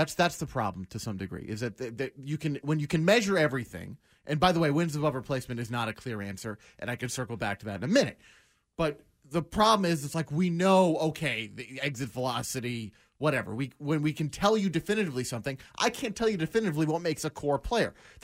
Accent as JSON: {"language": "English", "town": "New York City", "region": "New York", "country": "United States", "also_born_or_lived": "Long Island", "said": "Well, I used to live in Long Island briefly. I'm from New York City."}